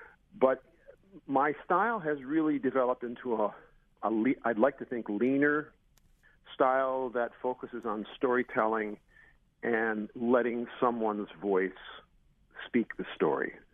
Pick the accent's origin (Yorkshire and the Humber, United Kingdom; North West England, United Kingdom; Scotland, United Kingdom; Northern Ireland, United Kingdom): North West England, United Kingdom; Liverpool; I come from Liverpool.